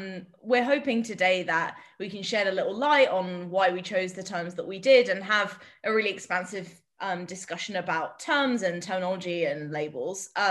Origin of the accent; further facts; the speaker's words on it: England, United Kingdom; I realise that I'm English